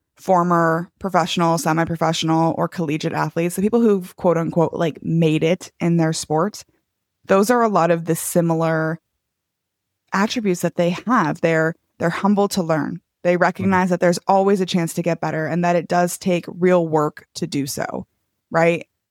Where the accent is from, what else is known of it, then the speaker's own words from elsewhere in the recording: United States; so I'm an American and we have the well-deserved stereotype of pushing ourselves to the point of burnout